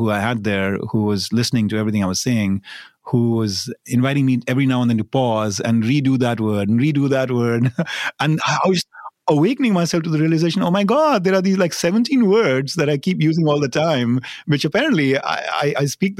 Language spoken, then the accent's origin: English; India; English is a second language; now in United States; having grown up in India. I've never really attempted to want to like completely assimilate and adapt my accent.